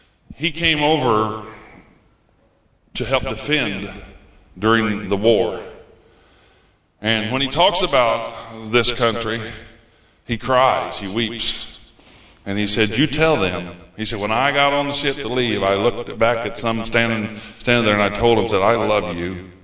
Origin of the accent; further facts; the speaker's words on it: Illinois, United States; I'm from Illinois in the United States, so I pastor a little church in Indiana right now, and there's about 22 of us.